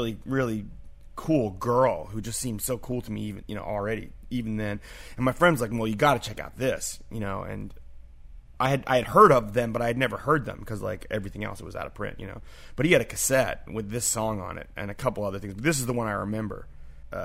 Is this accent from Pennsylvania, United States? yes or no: no; California, United States; when I was growing up in the Bay Area playing in bands, I used to go see this this woman play